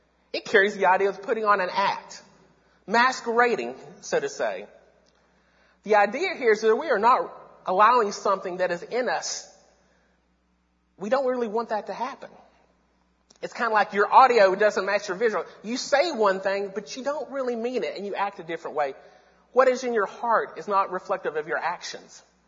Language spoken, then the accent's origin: English; Knoxville, Tennessee, United States; I grew up outside of Knoxville, so I'm a huge Tennessee Vols fan.